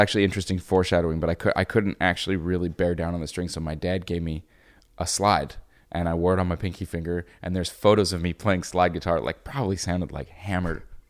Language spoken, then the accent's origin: English; Winnipeg, Manitoba, Canada; I'm from Winnipeg.